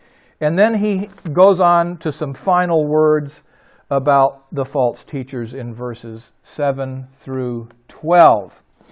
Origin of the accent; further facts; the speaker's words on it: the South, United States; I grew up in the South, so it was all in our.